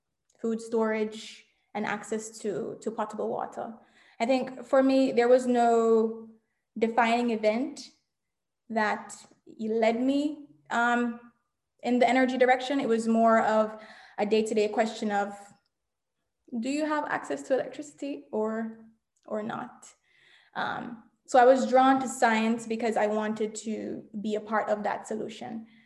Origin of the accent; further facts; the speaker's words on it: Jamaica; Well, growing up in Jamaica, power and water outages were a frequent occurrence.